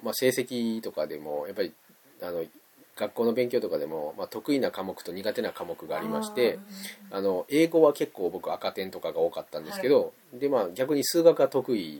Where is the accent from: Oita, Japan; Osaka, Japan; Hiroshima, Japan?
Osaka, Japan; 僕大阪なんですけど、